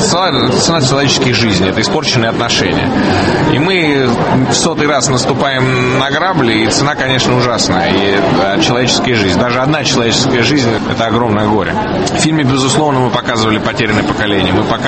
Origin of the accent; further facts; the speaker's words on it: Moscow, Russia; now in Tbilisi, Georgia; я, в принципе, грузин, который вырос в Москве, который сейчас живет в Тбилиси.